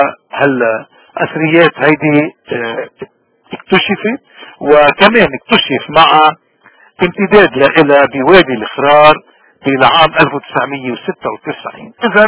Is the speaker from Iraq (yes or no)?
no; Lebanon; نحن كلبنانيين في عنا عادات كتيرة وممارسات